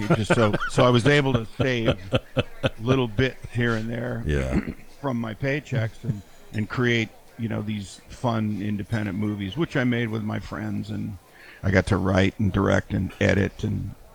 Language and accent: English; Pennsylvania, United States; I mean, I grew up on Route 30. That's what we drive into town to go to the market or go to school or whatever.